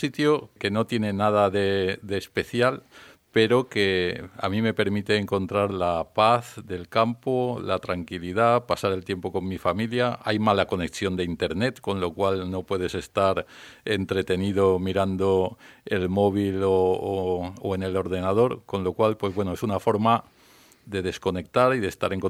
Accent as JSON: {"language": "Spanish", "region": "Balearic Islands", "country": "Spain", "tie": "born there", "lives_now": "Valencia, Spain", "said": "nací en Mallorca, vivo en Valencia"}